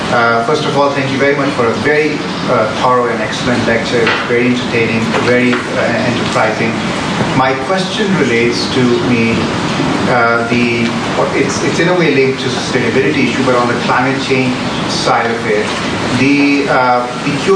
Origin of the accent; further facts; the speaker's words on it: Pakistan; I'm from Pakistan, and I was involved in the negotiations, and I'm now a PhD student